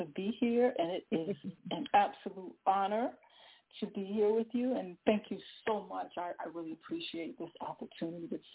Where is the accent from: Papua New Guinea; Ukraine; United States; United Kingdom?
United States; New York; But I'm from New York.